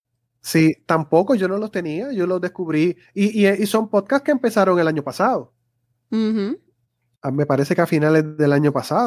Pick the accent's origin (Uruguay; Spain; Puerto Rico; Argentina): Puerto Rico; yo te voy a dar mi opinión como puertorriqueño.